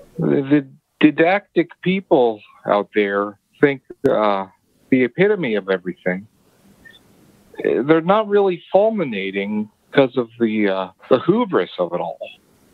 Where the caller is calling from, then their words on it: Connecticut, United States; Connecticut.